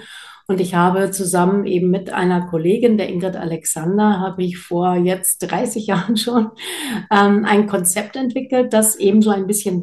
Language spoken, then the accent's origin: German; Namibia; also born or lived in Hamburg; now in Wendeburg, Germany; Also ich habe früher mal in Hamburg gelebt. Ich bin in Namibia geboren und aufgewachsen. Also bin schon eine Menge rumgekommen in der Welt. Aber jetzt lebe ich in einem recht beschaulichen Ort in Wendeburg. Das ist in der Nähe von Braunschweig